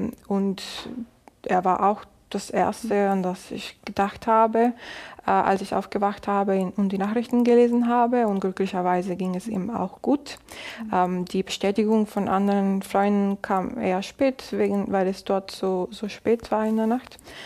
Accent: Valencia, Carabobo, Venezuela; German is a second language; now in Germany; Also ich komme aus Valencia, das ist in der Nähe von Caracas, und dort habe ich auch noch Familienangehörige, Tanten, Cousinen

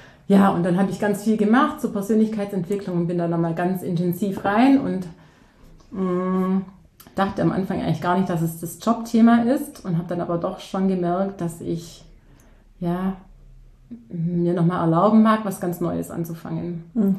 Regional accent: Baden-Württemberg, Germany; ich komme aus der Nähe von Ulm, ich bin 42 Jahre alt

